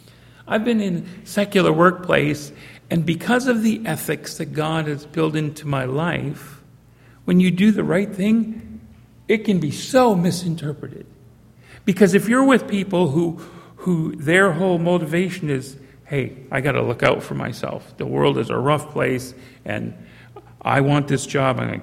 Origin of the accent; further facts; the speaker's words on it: Canada; born there; also born or lived in United States; Actually, I was born in Canada, but I did spend a significant time in the United States.